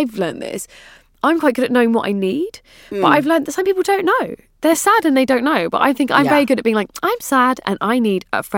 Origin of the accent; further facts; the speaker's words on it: London, United Kingdom; I mean, it's so different, obviously, growing up in London, because you're spending your life trying to get into places that you're definitely not supposed to be into.